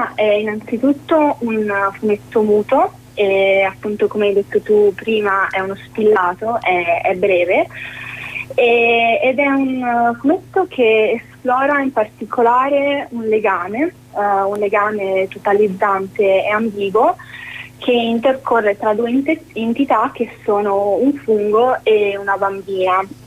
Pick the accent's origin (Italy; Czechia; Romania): Romania; Transylvania; con le mie origini, con la mia terra d'origine, che appunto, come hai detto tu prima, è la Transilvania